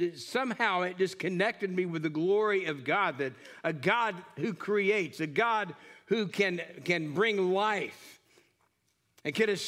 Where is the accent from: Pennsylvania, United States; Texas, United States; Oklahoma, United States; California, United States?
Texas, United States; New Diana; also born or lived in Corpus Christi / Alaska / Washington; But I remember when I was a boy, we lived in East Texas, New Diana, just outside of Longview.